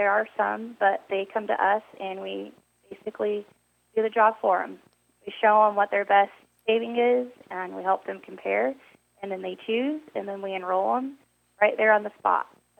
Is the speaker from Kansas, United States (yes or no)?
yes; Pittsburg, Kansas, United States; I was born and raised in Pittsburgh, Kansas.